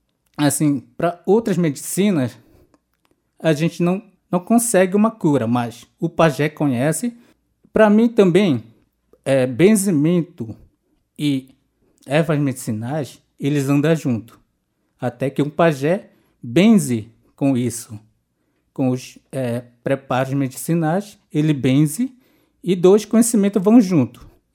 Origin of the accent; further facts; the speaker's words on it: Amazonas, Brazil; eu sou do Rio Tiquié, que fica depois do rio Apés, afluente. Então, eu vim de uma comunidade chamada São Sebastião